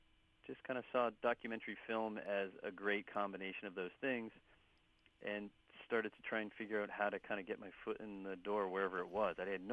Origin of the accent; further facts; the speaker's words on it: Massachusetts, United States; But Boston was really special, you know, given it's my home state. And I do know the city so well.